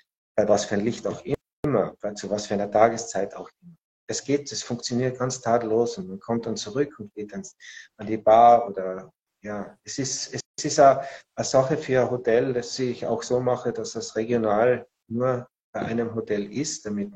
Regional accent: Austria; ich komme ja aus Österreich.

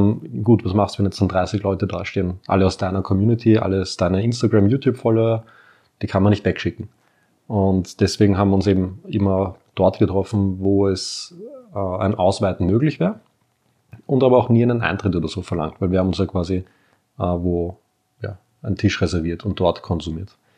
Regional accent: Vienna, Austria; Da natürlich das Hindernis, gut, als Wiener, wo machst du das?

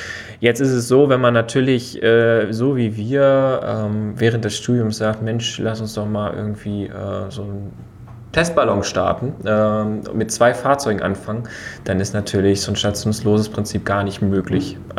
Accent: Rostock, Mecklenburg-Vorpommern, Germany; Wir sind ja beide Rostocker

